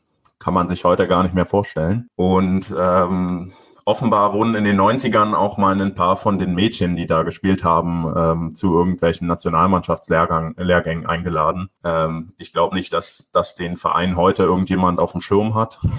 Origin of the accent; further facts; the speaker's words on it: Schwedt an der Oder, Brandenburg, Germany; Ich komme aus Schwedt an der Oder. Das ist in Brandenburg im Nordosten von Berlin, ungefähr 100 Kilometer nordöstlich, an der polnischen Grenze direkt und quasi absolute Wasserball-Provinzstadt.